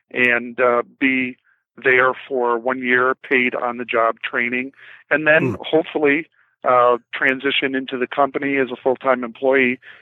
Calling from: Pontiac, Michigan, United States; Yes, I'm calling from Pontiac, the heart of Oakland County, right?

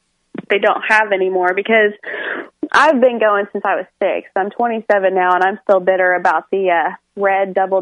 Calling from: Arkansas, United States; Arkansas.

